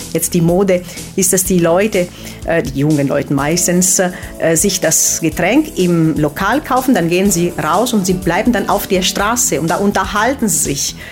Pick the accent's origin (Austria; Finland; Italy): Italy; Ja, das ist ganz normal bei uns in Italien.